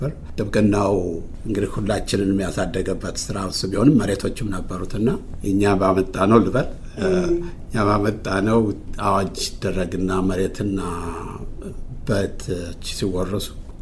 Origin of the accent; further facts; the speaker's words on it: Dessie, Amhara, Ethiopia; ደሴ ነው ተወልጄ ያደግኩት።